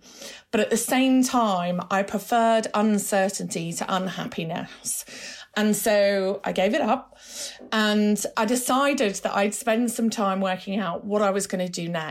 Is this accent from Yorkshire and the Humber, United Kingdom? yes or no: yes; Yorkshire and the Humber, United Kingdom; I grew up in West Yorkshire in the 1970s.